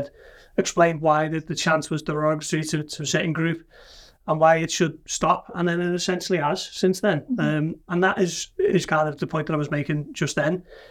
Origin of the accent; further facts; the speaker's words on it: Liverpool, North West England, United Kingdom; accent: Scouse; I think he heard my accents, and, you know, he knew I was from Liverpool.